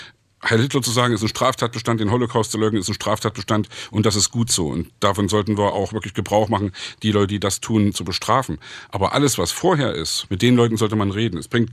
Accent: Saxony, Germany; Ich komme aus Sachsen, wo in letzter Zeit Schlagzeilen herkamen, die nicht unbedingt schön sind.

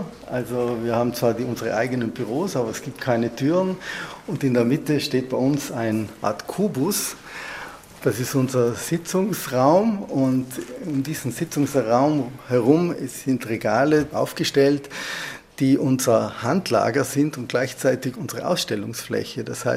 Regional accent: Trentino-Alto Adige, Italy; Wir als Südtiroler verstehen uns natürlich als Scharniere zum deutschsprachigen Raum.

